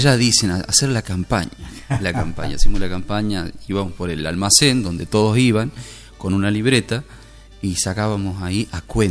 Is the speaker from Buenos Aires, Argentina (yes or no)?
no; Diamante, Entre Ríos, Argentina; yo vengo desde Diamante, Entre Ríos, una zona muy mesopotámica.